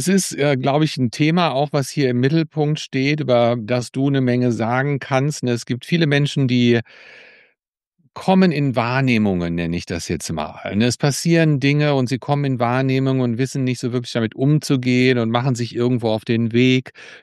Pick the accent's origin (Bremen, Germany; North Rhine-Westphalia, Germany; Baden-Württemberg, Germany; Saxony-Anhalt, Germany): North Rhine-Westphalia, Germany; Blomberg; Du in Warburg, ich in Blomberg, in Lippe.